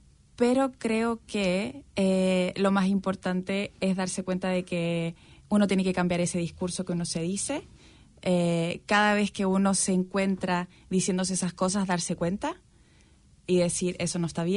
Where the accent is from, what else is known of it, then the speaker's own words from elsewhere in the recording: Santiago, Santiago Metropolitan, Chile; De Santiago de Chile.